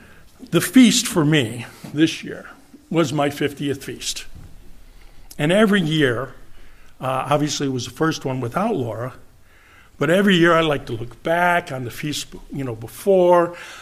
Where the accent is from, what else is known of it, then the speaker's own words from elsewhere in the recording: Chicago, Illinois, United States; I know I sound a little different. It's because I am a Chicagoan. So I am a Yankee. Please don't take that against me, but I'm proud of my heritage. Born and raised in Chicago.